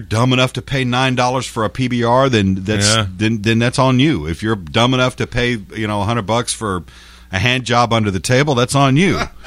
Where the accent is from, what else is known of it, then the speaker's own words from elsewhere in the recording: San Antonio, Texas, United States; I grew up in San Antonio. I used to go to the Riverwalk.